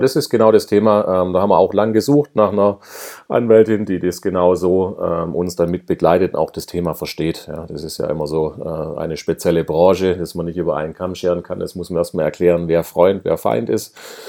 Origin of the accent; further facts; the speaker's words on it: Swabia, Germany; weil ich bin ja Schwabe, ja. und wir Schwaben.